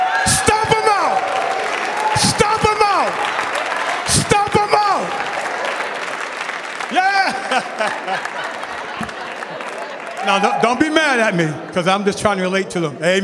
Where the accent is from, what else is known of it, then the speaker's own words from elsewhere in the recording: Boston, Massachusetts, United States; One thing I give my mother credit of, growing up in Boston, Massachusetts, it was a little tough for us.